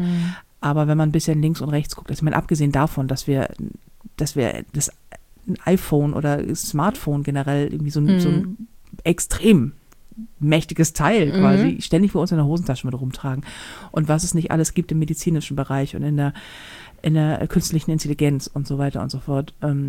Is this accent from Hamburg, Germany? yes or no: yes; Hamburg, Germany